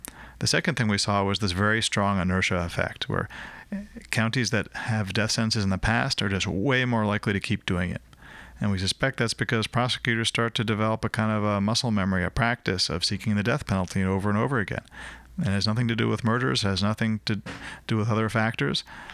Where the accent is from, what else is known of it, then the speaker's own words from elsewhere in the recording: Virginia, United States; some counties that I hadn't heard of in my home state of Virginia